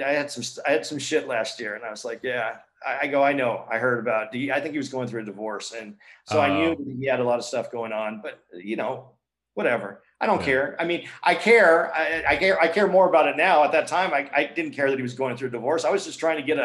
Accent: Tucson, Arizona, United States; I grew up in Tucson. I'm actually Mexican and Jewish. So I have, I grew up by the Air Force base.

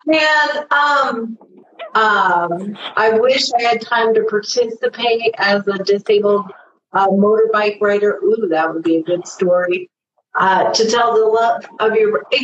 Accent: Iowa, United States; I'm from Iowa. Zach is from Iowa. Obviously, a majority. Guys, we love Iowa.

